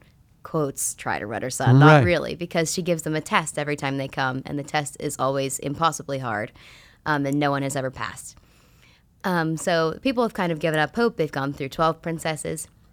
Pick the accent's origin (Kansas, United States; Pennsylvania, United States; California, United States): Pennsylvania, United States; Carmichaels; now in Lancaster, United States; I am from an hour south of Pittsburgh, Carmichael's, PA.